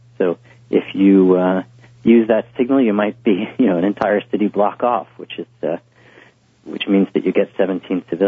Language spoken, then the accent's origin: English; United States